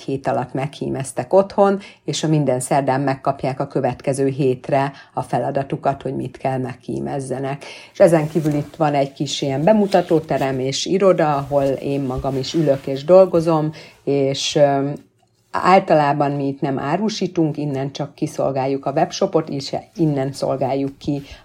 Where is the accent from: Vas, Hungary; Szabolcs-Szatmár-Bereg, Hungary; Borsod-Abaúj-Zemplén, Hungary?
Borsod-Abaúj-Zemplén, Hungary; Tard; Itt éltünk 5 éven keresztül, 4-en születtünk itt Tardon, persze mindig fölmente édesanyám Budapestre szülni, mert azért azt tudta, hogy ez egy kicsit biztonságosabb, mint itt a Mezőkövesdi kórházba bármit is csinálni, de hogy itt nőttünk föl